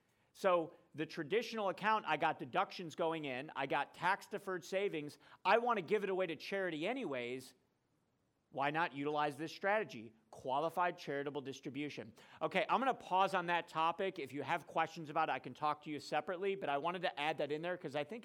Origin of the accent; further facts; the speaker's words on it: Cleveland, Ohio, United States; So I'm from the Cleveland area.